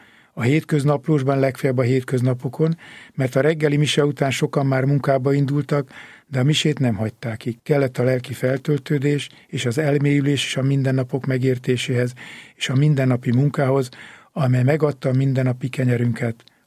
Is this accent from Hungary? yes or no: yes; Törökkoppány, Somogy, Hungary; Emlékszem, szülőfalunkban, Törökkoppányban szinte nem volt olyan ház